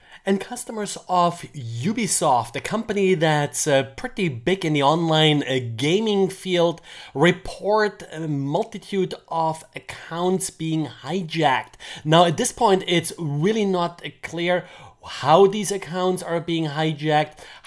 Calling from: Jacksonville, Florida, United States; I'm today recording from Jacksonville, Florida.

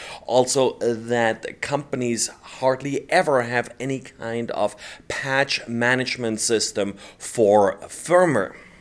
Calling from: Baltimore, Maryland, United States; today I'm recording from Baltimore, Maryland.

